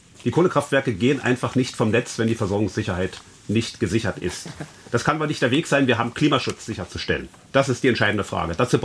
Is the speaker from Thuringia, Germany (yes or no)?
no; Chemnitz, Saxony, Germany; bei mir in meiner Heimatstadt Chemnitz